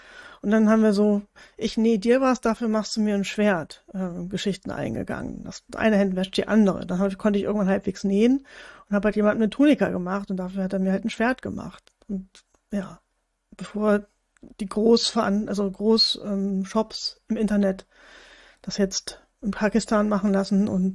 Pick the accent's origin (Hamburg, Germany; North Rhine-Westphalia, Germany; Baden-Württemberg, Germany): Hamburg, Germany; ich komme ja aus Hamburg